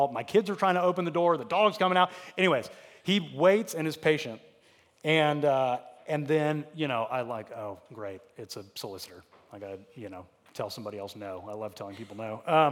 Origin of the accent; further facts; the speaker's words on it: Atlanta, Georgia, United States; he actually lived in a couple neighborhoods or a couple cities over from where I grew up in North Atlanta.